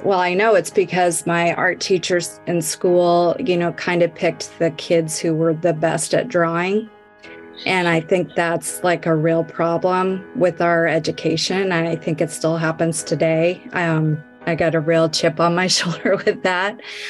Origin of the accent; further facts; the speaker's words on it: Bennington, Nebraska, United States; I grew up in Bennington, Nebraska.